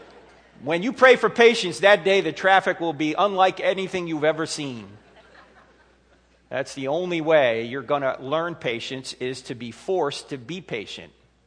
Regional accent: New Jersey, United States; I grew up in New Jersey, so I grew up as a New York Giant fan.

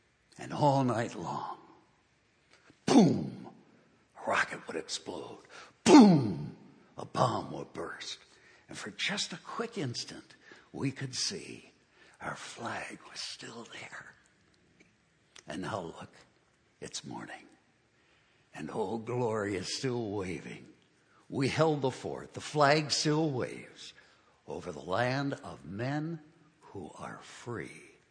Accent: Baltimore, Maryland, United States; I'm from Baltimore, right up the bay. I'm a Baltimorean.

